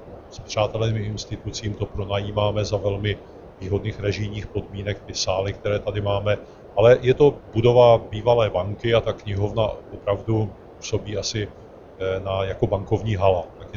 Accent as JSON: {"language": "Czech", "town": "Jablunkov", "region": "Moravian-Silesian Region", "country": "Czechia", "tie": "born or raised there", "said": "maminka se mnou hned připutovala do města, kde jsme bydleli, a to je Jablunkov. A já jsem 18 let svého života prožil v Jablunkově, čili jsem rodák z Jablunkova."}